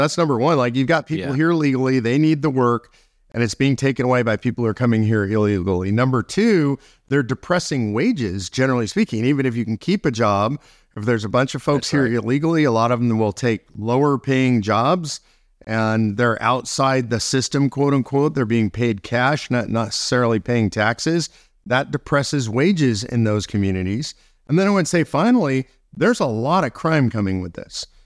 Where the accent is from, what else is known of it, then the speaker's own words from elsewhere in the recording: California, United States; now in Texas, United States; I come from California originally. That's one of the breadbaskets.